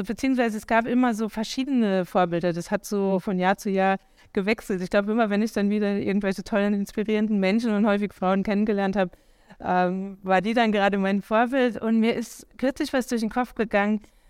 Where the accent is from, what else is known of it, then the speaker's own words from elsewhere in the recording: Idar-Oberstein, Rhineland-Palatinate, Germany; In der Zeit, in der ich im Ausland gelebt habe, wenn man mich gefragt hat, wo ich herkomme, wenn ich dann gesagt habe, aus Idar-Oberstein